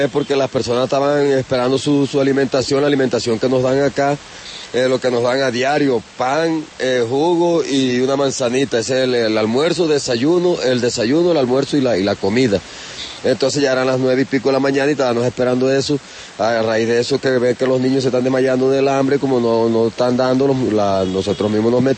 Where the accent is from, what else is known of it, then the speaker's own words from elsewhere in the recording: Venezuela; como somos venezolanos, tampoco nos vamos a dejar maltratar de nadie.